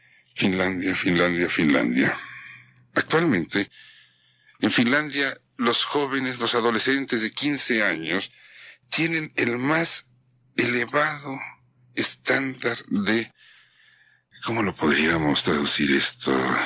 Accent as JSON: {"language": "Spanish", "country": "Mexico", "said": "Somos muy especiales los que somos mexicanos."}